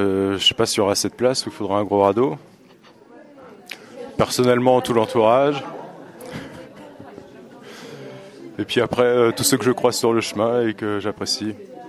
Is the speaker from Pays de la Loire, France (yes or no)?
yes; Le Mans, Pays de la Loire, France; now in Marseille, France; De Marseille, originaire du Mans.